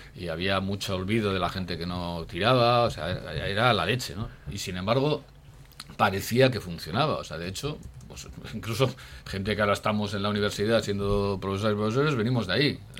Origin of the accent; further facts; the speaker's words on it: Basque Country, Spain; nuestra sociedad vasca, pues en algunos casos, por ejemplo, en mi pueblo